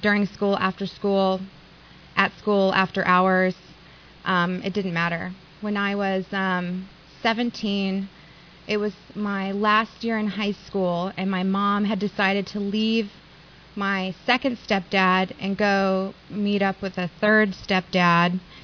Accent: Venice, California, United States; I grew up in Venice, California. Went to Venice High School.

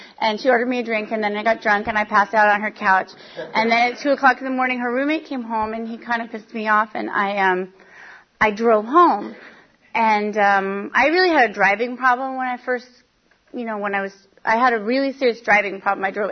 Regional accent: San Diego, California, United States; I realized I was in Orange County, which I'm from San Diego. So I moved back to San Diego

